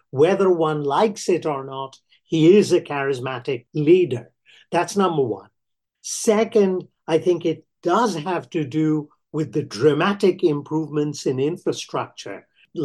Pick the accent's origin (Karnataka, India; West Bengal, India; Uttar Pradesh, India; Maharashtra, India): West Bengal, India; or say in my home state of West Bengal, where they are going at it hammer and tongs to try and make inroads